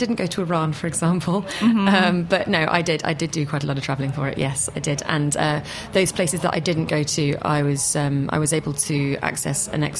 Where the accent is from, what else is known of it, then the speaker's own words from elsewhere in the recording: United Kingdom; As a Brit